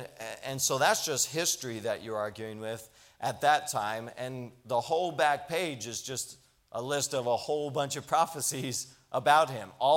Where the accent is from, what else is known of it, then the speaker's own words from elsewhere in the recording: United States; just because I was raised in America and I got to hear the gospel